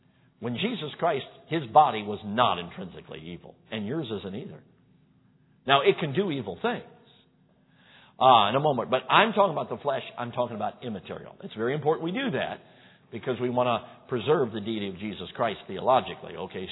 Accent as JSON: {"language": "English", "town": "Chicago", "region": "Illinois", "country": "United States", "tie": "born or raised there", "said": "Okay, I grew up in Chicago. You had to drive a while to get to agriculture."}